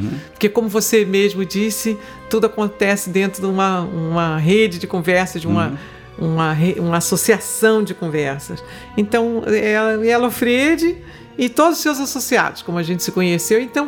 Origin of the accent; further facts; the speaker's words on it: Rio de Janeiro, Brazil; Ah, eu sou carioca da gema. Eu sou a carioca típica. Eu nasci na Tijuca, morei no Grajaú. E quando a Barra começou, meus pais mudaram para Barra.